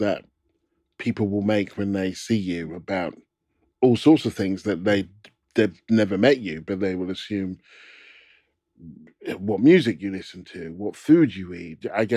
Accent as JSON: {"language": "English", "town": "Stevenage", "region": "East of England", "country": "United Kingdom", "tie": "born or raised there", "said": "Growing up in Stevenage, it always depended who was asking as to what my answer would be as to where you're from."}